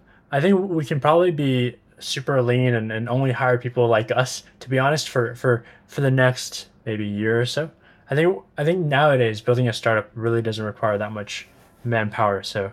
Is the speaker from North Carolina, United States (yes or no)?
no; Mountain View, California, United States; I grew up in Mountain View, and my parents worked at big tech companies.